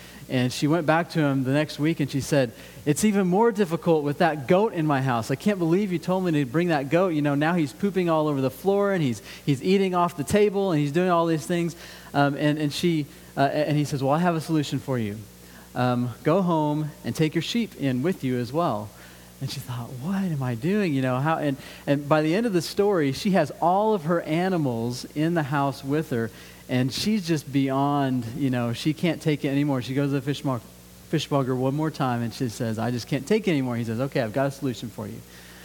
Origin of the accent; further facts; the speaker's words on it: Colorado, United States; I remember growing up in Colorado and being in that place, the church had already gotten kind of pushed out of society